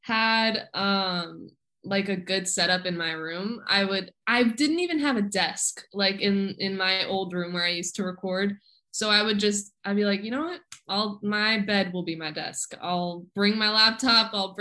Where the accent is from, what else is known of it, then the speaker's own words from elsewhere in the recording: Florida, United States; also born or lived in New Jersey; I'm from South Florida, raised in South Florida, born in New Jersey.